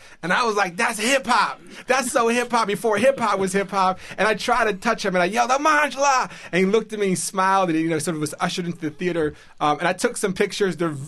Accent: United States; for a lot of, you know, us young kids growing up in the States at that time

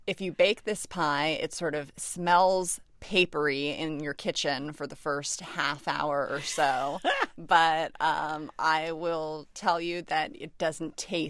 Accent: California, United States; I grew up in California, so I'm obviously partial to the West.

